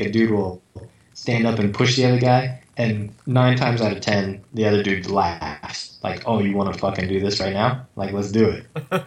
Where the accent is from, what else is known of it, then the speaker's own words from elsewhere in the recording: United States; I have to assume that's worth less than an American dollar because I'm American.